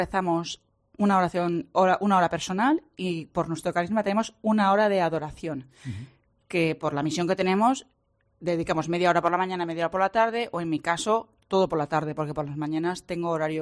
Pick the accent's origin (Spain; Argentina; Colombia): Spain; Valencian Community; moved away as an adult; now in Jerez, Spain; Bueno, yo en este momento estoy aquí destinada en Jerez. Yo soy valenciana, pero llevo 3 años aquí en la diócesis.